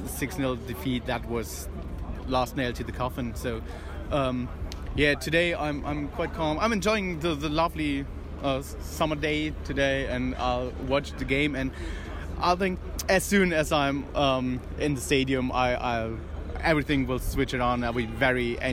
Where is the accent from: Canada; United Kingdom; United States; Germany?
Germany; Münster, North Rhine-Westphalia; No, I wasn't. I was in my hometown in Münster to the Easter holidays.